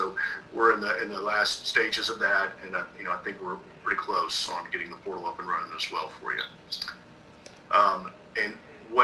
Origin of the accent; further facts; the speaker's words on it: Louisville, Kentucky, United States; I grew up in Louisville, Kentucky, and know Ohio well, more mainly the Cincinnati area.